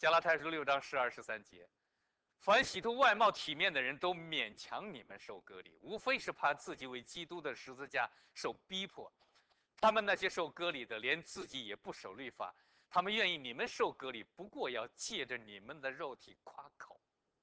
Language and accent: Chinese; northern China, China; 我记得我小的时候在北方农村的时候呢